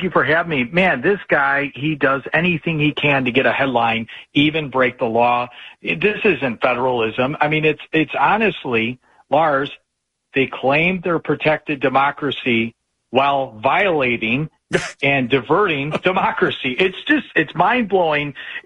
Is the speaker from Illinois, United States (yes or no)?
yes; Illinois, United States; because I'm from Illinois, originally from the infamous Cook County.